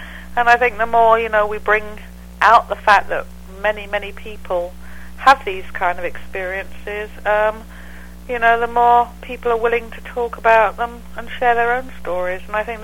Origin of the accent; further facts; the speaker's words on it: England, United Kingdom; now in California, United States; I'm actually from England.